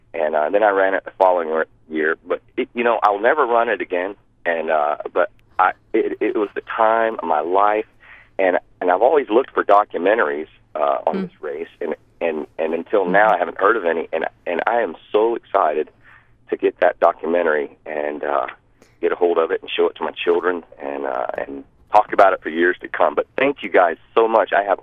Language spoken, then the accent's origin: English; Florida, United States; now in Alaska, United States; I was raised in Florida, and my background is surfing.